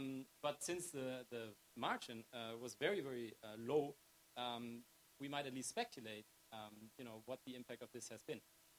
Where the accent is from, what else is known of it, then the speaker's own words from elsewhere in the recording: Germany; In Germany, and since that is my home country